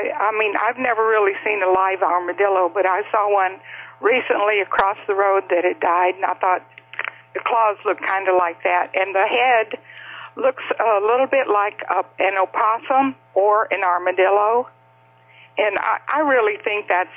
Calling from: Arkansas, United States; in Arkansas.

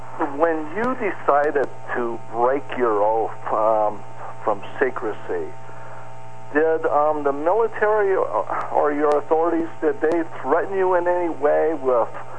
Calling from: Phoenix, Arizona, United States; Hi, Kevin. … calling from Phoenix.

